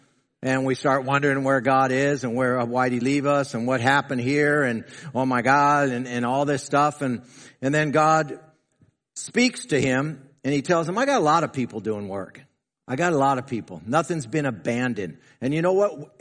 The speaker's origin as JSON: {"language": "English", "country": "United States", "said": "I'm glad I'm an American. You're blessed to be in America."}